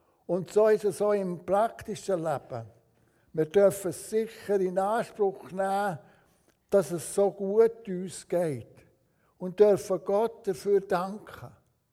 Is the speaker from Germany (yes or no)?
no; Switzerland; gerade wir als Schweizer, wo es uns am besten geht, weltweit gesehen.